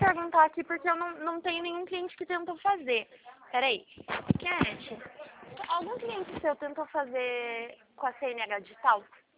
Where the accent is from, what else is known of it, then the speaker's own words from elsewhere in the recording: Itatiba, São Paulo, Brazil; sou do interior de São Paulo, chama Itatiba a cidade.